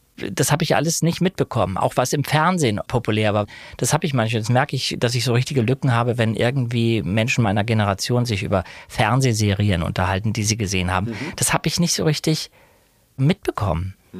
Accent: Denmark; born there; Aber da ich auf dänischem Grund geboren wurde, könnte ich nach 6-monatigem Aufenthalt die dänische Staatsbürgerschaft erwerben

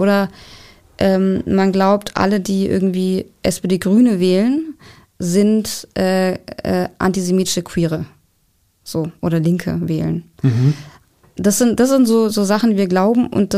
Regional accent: Southern Germany, Germany; ich komme aus dem Süden

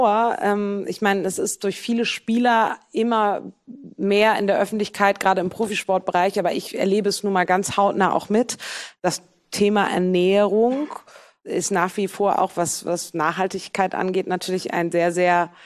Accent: Bremen, Germany; now in Cologne, Germany; Bei uns in Bremen haben wir immer Wegbier gesagt.

